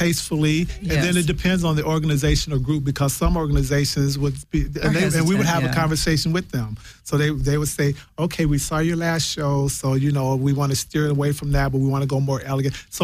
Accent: Idlewild, Michigan, United States; we went to Idyllwild, Michigan, which is my hometown.

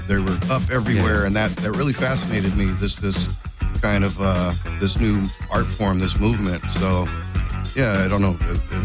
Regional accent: Los Angeles, California, United States; Yeah, born and raised in L.A., kind of the Hollywood area.

